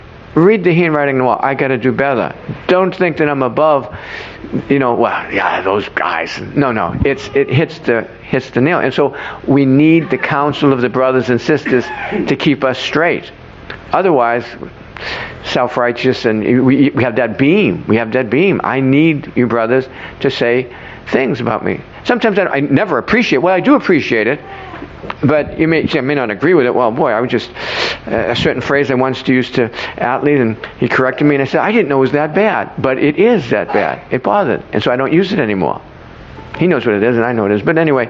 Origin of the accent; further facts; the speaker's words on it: Boston, Massachusetts, United States; but still in my early 20s, where I grew up in Boston.